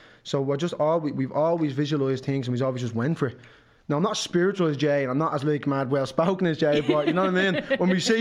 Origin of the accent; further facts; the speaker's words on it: Dublin, Leinster, Ireland; as I was growing up in Ringsend, like, Mikey used to come down and drink down there.